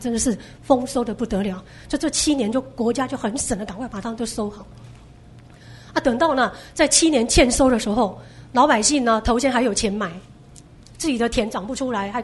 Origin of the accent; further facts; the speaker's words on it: Taiwan; 我们台湾人懂得洗澡什么时候？100年前才会洗澡